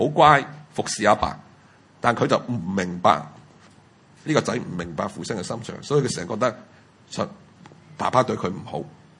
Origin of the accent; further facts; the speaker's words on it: China; 因为以往我哋中国人传统嘅父亲咧，佢攞钱翻屋企养家吓